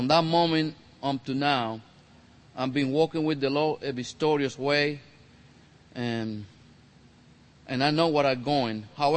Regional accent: Puerto Rico; now in Tulsa, United States; I'm originally from Puerto Rico, here in Tulsa about 19 years, and 15 years walking with the Lord for His glory.

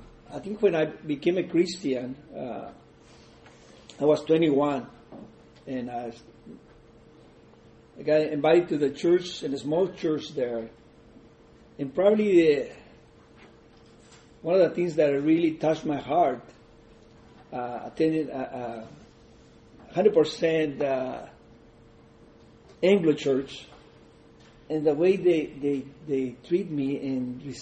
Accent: Pure Valley, United States; first language es; English is a second language; I'm first generation immigrant, and so that's why my English is that strong. I grew up in Pure Valley, everybody speaks Spanish, so I wasn't really pushed to talk English.

